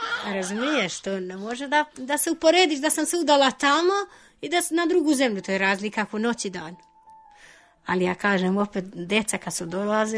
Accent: Albania; Serbian is a second language; ja nemam veze s Kosovom, ja sam iz Albanije.

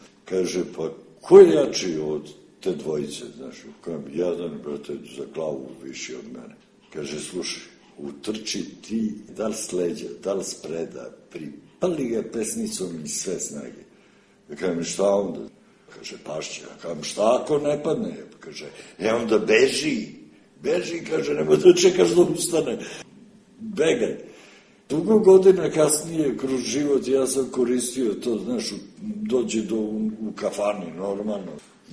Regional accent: Belgrade, Serbia; ja sam odrastao na Čukarici

